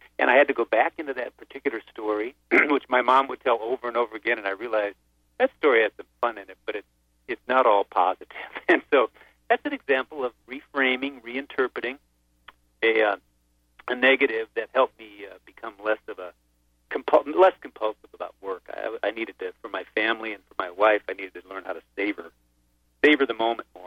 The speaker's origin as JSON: {"language": "English", "region": "Iowa", "country": "United States", "tie": "born or raised there", "said": "So I have great stories of growing up in Iowa"}